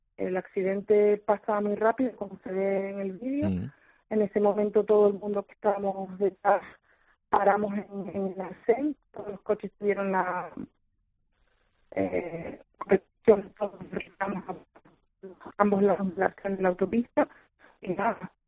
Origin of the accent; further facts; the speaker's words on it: Puerto de la Cruz, Canary Islands, Spain; No, yo soy de Tenerife, de Puerto de la Cruz.